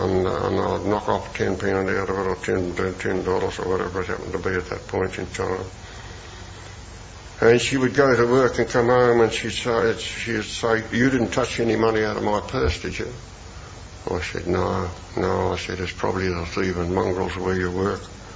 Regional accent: North Melbourne, Victoria, Australia; I came from North Melbourne, you know, I'd never cried in my life.

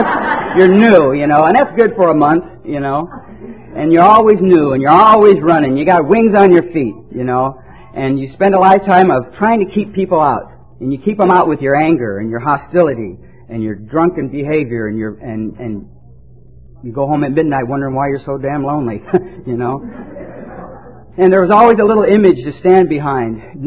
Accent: California, United States; also born or lived in Detroit; I was born in Detroit, and foster home took us out around 4 years old, and they brought us to California.

